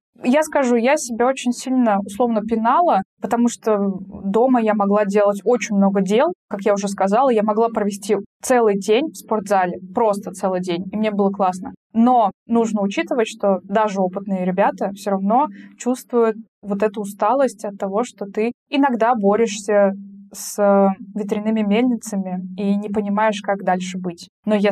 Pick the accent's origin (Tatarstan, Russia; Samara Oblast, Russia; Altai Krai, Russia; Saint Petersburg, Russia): Tatarstan, Russia; also born or lived in Bashkortostan; я уже жила в Испании, я по-испански более-менее разговариваю, и мне языки, в принципе, легко даются. В Турции мне было легко в том числе, потому что я из Татарстана.